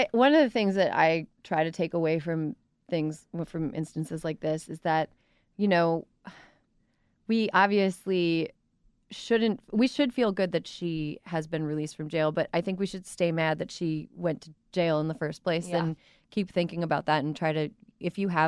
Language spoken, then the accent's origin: English; Midwest, United States; I'm from the Midwest, and I'm missing some pieces in my brain.